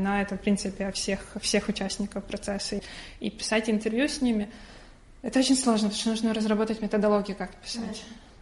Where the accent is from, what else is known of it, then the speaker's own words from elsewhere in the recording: Chernihiv Oblast, Ukraine; у меня история, моя личная история, что я из Черниговской области